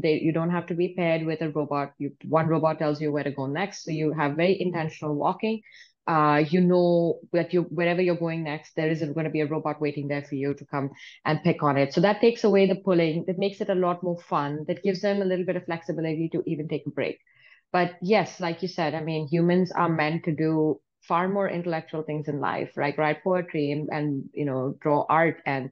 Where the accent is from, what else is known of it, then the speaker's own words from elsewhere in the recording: Saudi Arabia; I grew up in Saudi Arabia, and then my dad runs a car workshop back home.